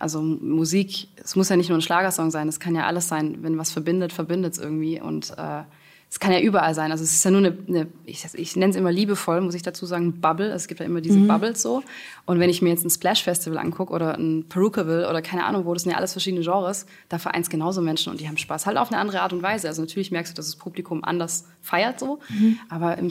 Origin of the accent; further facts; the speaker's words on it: Backnang, Baden-Württemberg, Germany; Ich komme aus Backnang und habe irgendwie noch nichts erlebt